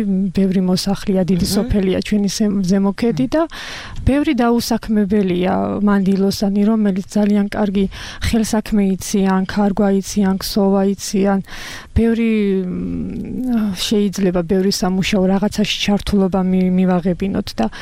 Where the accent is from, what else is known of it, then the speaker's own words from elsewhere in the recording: Zemo Kedi, Kakheti, Georgia; მე გახლავართ დედოფლისწყაროს მუნიციპალიტეტის სოფელი ზემოქედიდან ვარ